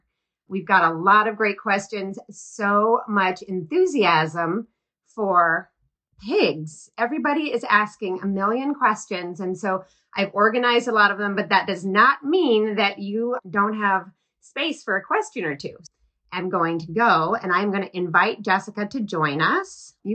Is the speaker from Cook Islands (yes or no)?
no; North Carolina, United States; I grew up in North Carolina, so.